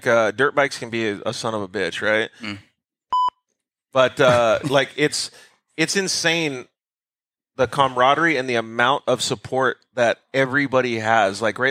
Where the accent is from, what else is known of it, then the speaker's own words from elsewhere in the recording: Arizona, United States; also born or lived in Southern California; I'm from Southern Arizona and then Southern California, right?